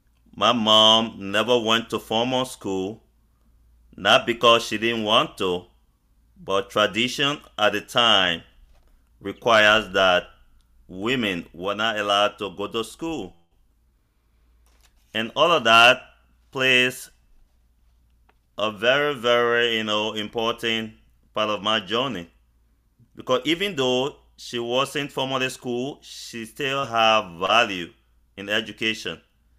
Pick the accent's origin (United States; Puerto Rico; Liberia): Liberia; I'm from Liberia, West Africa.